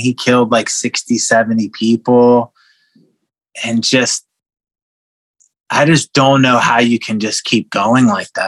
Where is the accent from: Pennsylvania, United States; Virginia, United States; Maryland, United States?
Maryland, United States; now in Los Angeles, United States; In 2007, I moved from Maryland to LA, and I wrote, this is when MySpace was a thing, and there was blogs that you could write, and I left all of my things back home